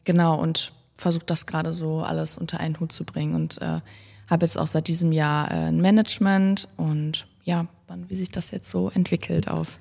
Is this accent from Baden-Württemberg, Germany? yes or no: no; Düsseldorf, North Rhine-Westphalia, Germany; Genau, ich bin aus Düsseldorf und 27